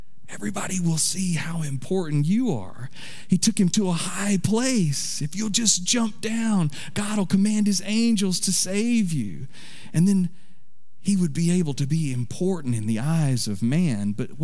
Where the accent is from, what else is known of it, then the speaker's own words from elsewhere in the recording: Florida, United States; I'm from Florida, and the thing that I love about the flight that we take to Florida when we're able to do that is that it is 1 hour long.